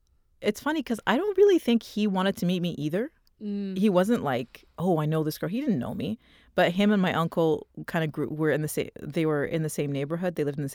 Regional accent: Toronto, Ontario, Canada; we grew up in Toronto. You know, I was born in Toronto, grew up in Toronto. We went to Islamic school growing up.

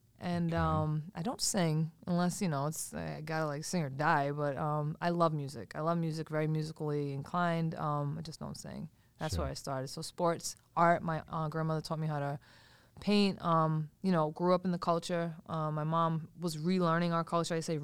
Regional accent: Seekonk, Massachusetts, United States; And I'm from the Seekonk tribe, or Sukikonket, which is the Black Goose tribe, which is around Seekonk, Rehoboth area.

